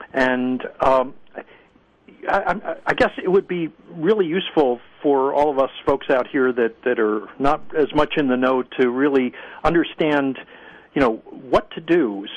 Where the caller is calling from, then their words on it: Webster, United States; We're calling from Webster.